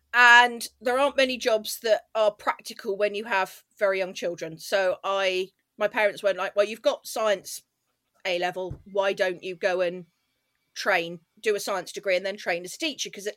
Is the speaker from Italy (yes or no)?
no; South Africa; born there; also born or lived in Namibia / Spain / France / Australia; Well, I was born in South Africa.